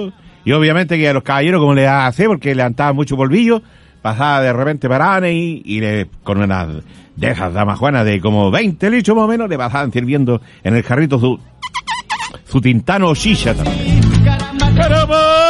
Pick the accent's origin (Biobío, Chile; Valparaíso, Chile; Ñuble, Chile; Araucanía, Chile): Ñuble, Chile; Quirihue; yo le dije que yo soy de Quirihue